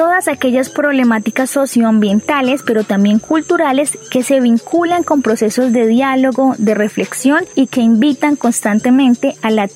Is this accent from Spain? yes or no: no; Puerto Caicedo, Putumayo, Colombia; de Puerto Caicedo, Putumayo